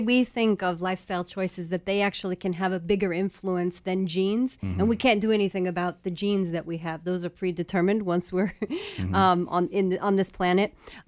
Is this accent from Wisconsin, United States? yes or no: no; Los Angeles County, California, United States; So I grew up in Los Angeles County, and I went to LA County High School for the Arts.